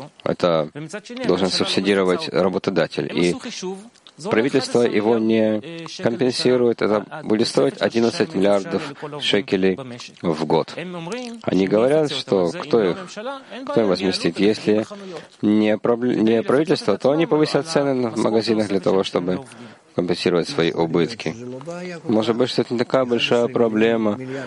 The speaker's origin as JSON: {"language": "Russian", "country": "Russia", "moved": "yes", "lives_now": "Israel", "said": "Я приехал из страны, из России"}